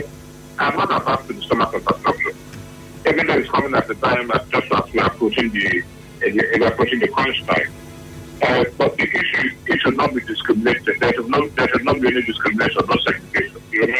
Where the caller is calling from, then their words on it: Nigeria; I'm calling from Rema community.